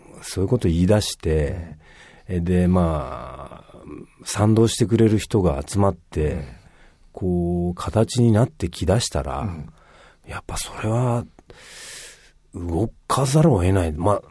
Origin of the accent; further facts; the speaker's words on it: Nagasaki, Japan; 僕は長崎出身なんですけど、